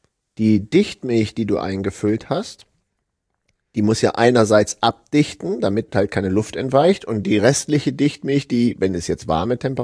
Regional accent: Hanover, Lower Saxony, Germany; Ja, wir kommen ja aus Hannover, also ist nicht weit weg von uns.

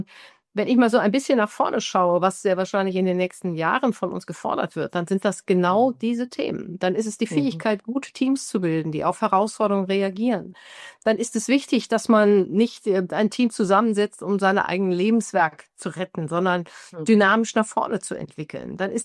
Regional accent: Rhineland, Germany; Und ich bin Rheinländerin

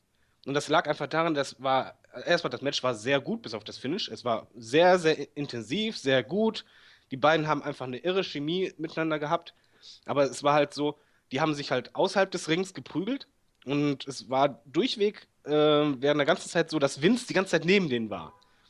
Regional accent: Germany; Ja, als Deutscher hast du halt ganz selten das benutzt.

